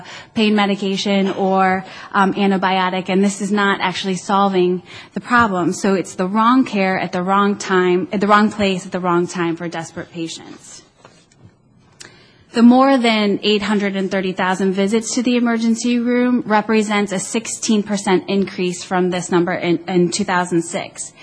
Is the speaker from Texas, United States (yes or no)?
no; Ohio, United States; And in my home state of Ohio, you recently had a dad, an unemployed dad, who passed away at 27